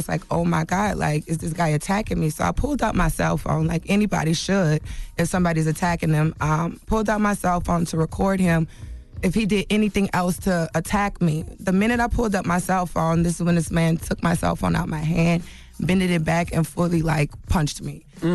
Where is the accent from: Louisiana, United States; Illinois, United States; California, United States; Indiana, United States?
Louisiana, United States; New Orleans; I'm from New Orleans, been here 10 years. I don't have family here.